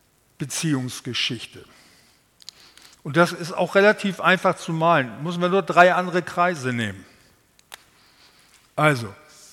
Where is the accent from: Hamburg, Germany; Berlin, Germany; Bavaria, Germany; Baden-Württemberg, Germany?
Hamburg, Germany; Ich bin ja Hamburger.